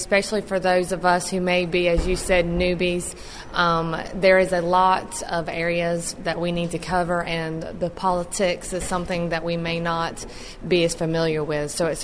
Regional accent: Southeast, United States; accent: Southeastern US; we are there in the Southeast, and my accent may be strange to some of those that are here in Washington

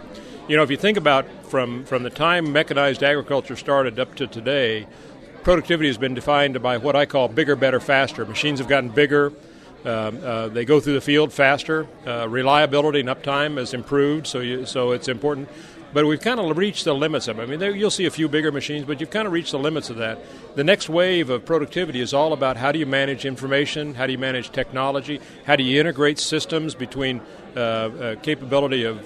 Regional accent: Kansas, United States; I'm a kid from Kansas who's, I tell people, I've seen things and been places and eaten things that kids from Kansas can't imagine

